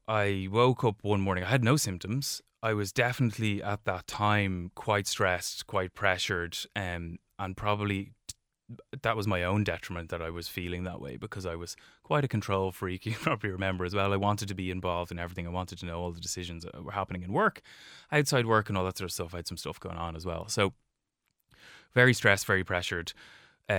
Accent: Rathfarnham, Leinster, Ireland; A guy at the top of our road when I was growing up in Rathfarnham had it

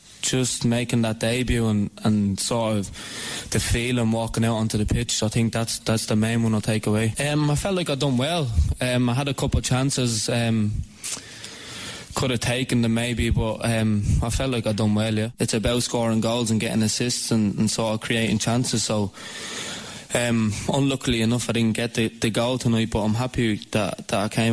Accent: Dublin, Leinster, Ireland; in my hometown in Dublin

